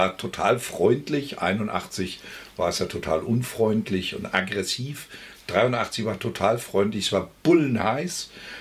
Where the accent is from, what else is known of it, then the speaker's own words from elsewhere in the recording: Osterholz-Scharmbeck, Lower Saxony, Germany; Ich bin in der Bonner Republik groß geworden, ich bin darin sozialisiert. Ich habe noch als kleines Kind Adenauer erlebt, als er bei uns auf der Eisenbahnstrecke am Bahnhof in Ostholz-Scharmbeck auftaucht